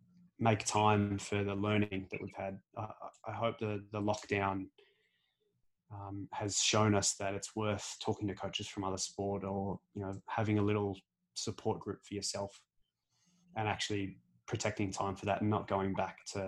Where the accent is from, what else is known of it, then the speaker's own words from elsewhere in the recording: Canberra, Australian Capital Territory, Australia; I'm from Canberra originally. And so I grew up with rugby league.